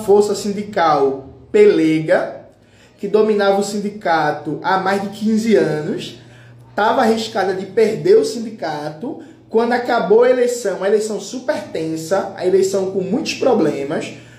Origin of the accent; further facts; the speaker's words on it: Borborema, Brazil; Eu nasci e criado na Borborema, na minha favela